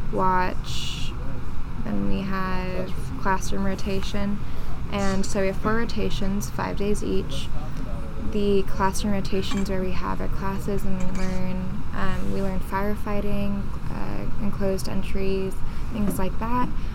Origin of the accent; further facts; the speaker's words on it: San Ramon, California, United States; I'm from the Bay Area. Hometown is San Ramon, California.